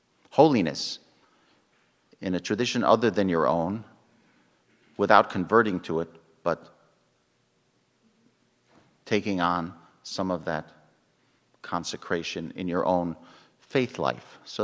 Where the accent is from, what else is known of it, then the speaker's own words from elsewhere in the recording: New York, United States; first language Spanish; English is a second language; also born or lived in Santiago, Chile / Forest Hills, Queens; I grew up in Rockland County, New York, just north of Bergen County, New Jersey. And before that, I spent my first 3 years of life in Santiago de Chile. So I actually spoke Spanish before I spoke English